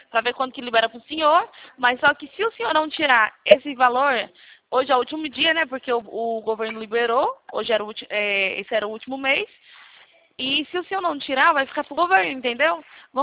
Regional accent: Itatiba, São Paulo, Brazil; Itatiba, São Paulo.

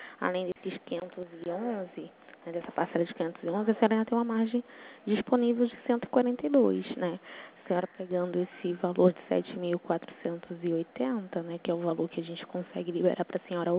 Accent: Pernambuco, Brazil; now in Rio de Janeiro, Brazil; eu sou pernambucana

